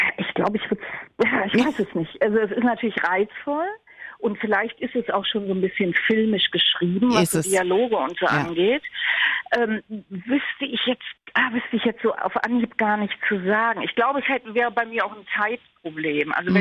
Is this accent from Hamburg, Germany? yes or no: yes; Hamburg, Germany; weil ich da halt nicht sehr lange gewohnt habe, war es für mich klar, dass ich es in meiner alten Heimat Hamburg ansiedel.